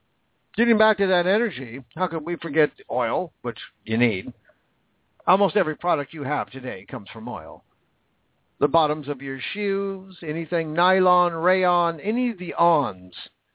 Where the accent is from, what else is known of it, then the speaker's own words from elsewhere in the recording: Washington, United States; Patty Murray, unfortunately represents my home state, which makes me sick.